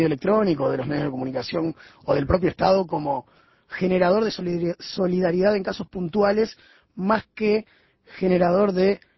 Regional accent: Uruguay; cuán solidarios somos los uruguayos y cómo demostramos esa solidaridad

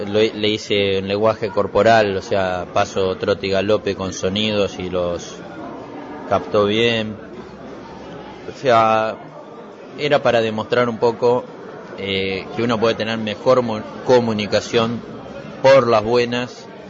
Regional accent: Ameguino, Buenos Aires Province, Argentina; Sí, soy de Argentina, de Ameguino, provincia de Buenos Aires, que es un pueblo chico.

